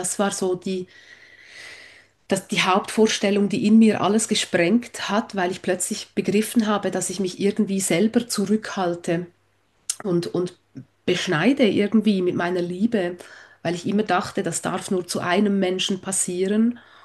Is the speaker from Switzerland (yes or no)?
yes; Switzerland; ich komme aus der Schweiz, wie man unschwer wahrscheinlich hören kann.